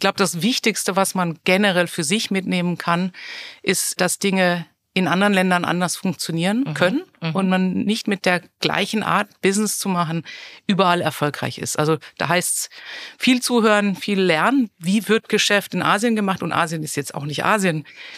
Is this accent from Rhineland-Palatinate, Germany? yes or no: no; Heidelberg, Baden-Württemberg, Germany; now in Austria; Ich komme aus Deutschland, gebürtig in Heidelberg, aber seit mehr als 25 Jahren mit einem Bayern verheiratet.